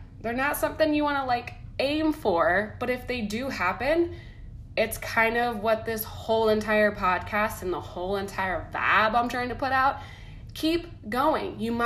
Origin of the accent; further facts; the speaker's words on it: Midwest, United States; And growing up in the Midwest, that's kind of a lot of people's stories.